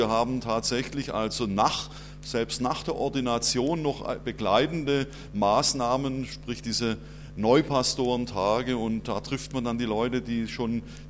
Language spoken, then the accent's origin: German; Schorndorf, Baden-Württemberg, Germany; wir sind nicht eigentlich Hessen oder so, sondern wir kommen tatsächlich aus Schwaben ursprünglich, haben dort also unsere Heimat. Und ich kann mich gut erinnern, meine Eltern sind auch gläubig und in der Gemeinde dort in Schorndorf